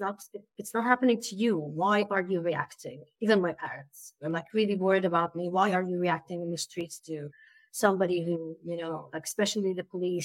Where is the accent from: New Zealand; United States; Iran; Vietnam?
Iran; You know that I'm Iranian, so I'm from Iran.